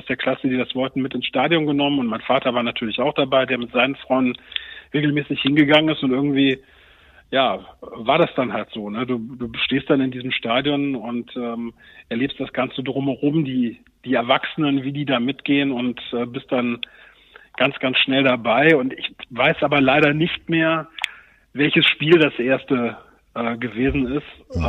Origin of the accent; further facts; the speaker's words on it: Uerdingen, North Rhine-Westphalia, Germany; also born or lived in Krefeld; Also ich bin ja zwar in Krefeld geboren, aber direkt nach der Geburt in Uerdingen aufgewachsen im Nordbezirk und war auf der Heinrichsschule in der Grundschule.